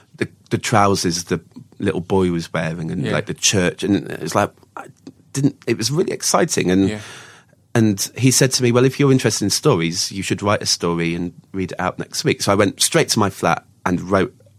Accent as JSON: {"language": "English", "town": "Brigg", "region": "Yorkshire and the Humber", "country": "United Kingdom", "tie": "born or raised there", "moved": "as an adult", "lives_now": "Norwich, United Kingdom", "said": "A little town called Brigg in Lincolnshire, about half an hour from Lincoln."}